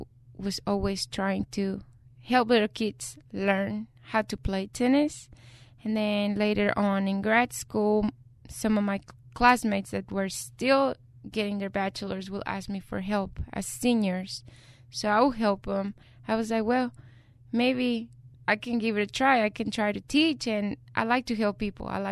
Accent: Mexico; English is a second language; moved away as an adult; now in United States; I was born and raised in Mexico. I started playing tennis when I was 5 years old.

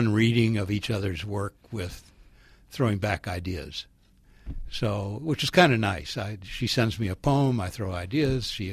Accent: St. Louis, Missouri, United States; I grew up in St. Louis, Missouri, and was living there when I started writing, so went to some courses at the local university.

